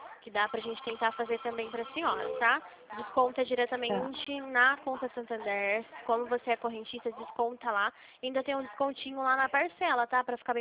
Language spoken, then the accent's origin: Portuguese; Limeira, São Paulo, Brazil; Eu sou aqui de Limeira.